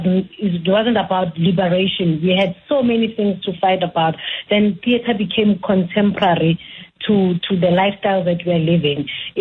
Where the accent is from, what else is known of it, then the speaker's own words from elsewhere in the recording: Alexandra, Gauteng, South Africa; I grew up in Alex